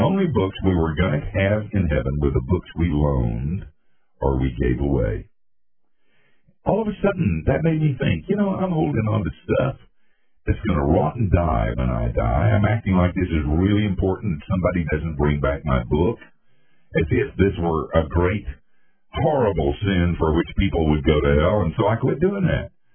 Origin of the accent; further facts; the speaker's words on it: Asheville, North Carolina, United States; I went back to my hometown of Asheville sometimes. And the last time I was back there, I went to my home church, Trinity Methodist.